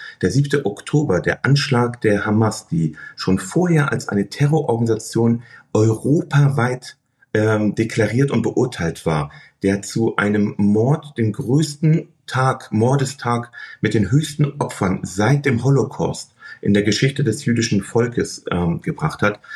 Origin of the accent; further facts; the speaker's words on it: Hamburg, Germany; Ich bin Hamburger, es ist meine Heimat. Ich wollte es nicht verlassen.